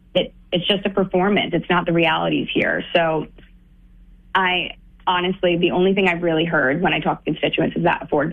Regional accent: Kingston, New York, United States; I'm from Kingston, New York. I live here. I work here, born and raised.

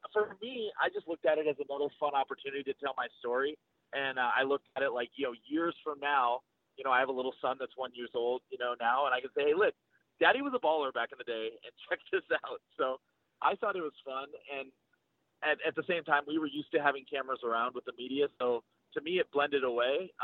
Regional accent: Seattle, Washington, United States; I'm from Seattle, Washington, played quarterback at the University of Arizona, and then went on to play a few years pro, one with Buffalo, three in Canada, two in Europe.

